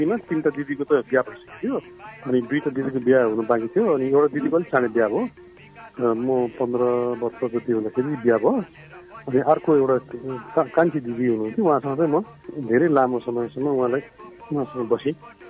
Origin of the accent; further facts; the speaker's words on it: Kathmandu, Bagmati, Nepal; born there; म काठमाडौँमै जन्मेँ, तर मेरो बाल्यकाल चाहिँ यता पनि बितेको छ, उता पनि बितेको छ।